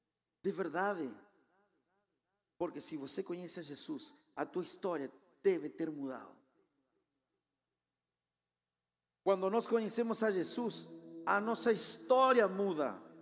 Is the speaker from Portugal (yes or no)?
no; Argentina; Portuguese is a second language; now in Pato Branco, Brazil; Eu sou argentino, tenho 49 anos, sou casado, tenho dois filhinhos maravilhosos, moro na cidade de Pato Branco